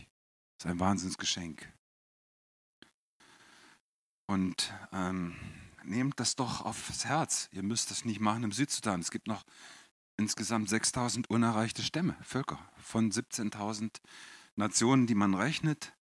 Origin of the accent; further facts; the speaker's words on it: Northern Germany, Germany; man kann selbst im Schwabenland überleben, als Norddeutscher, ja?